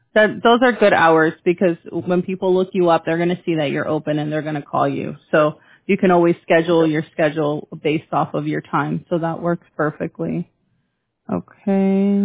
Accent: California, United States; I'm from California, Orange County.

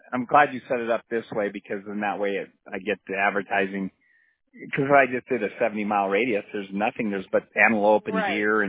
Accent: Helena, Montana, United States; I'm from Helena.

